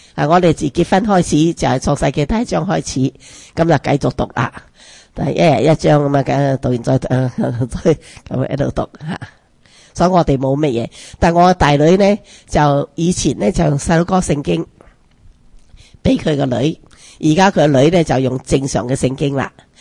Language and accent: Cantonese; Fujian, China; 因为我哋福建人咁啊，一岁半喺度学讲嘢啦